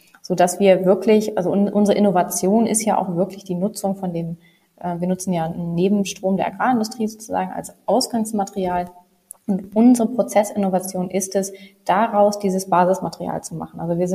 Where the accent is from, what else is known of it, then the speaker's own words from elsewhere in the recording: Hamburg, Germany; Ich muss auch was gestehen, ich bin Hamburgerin.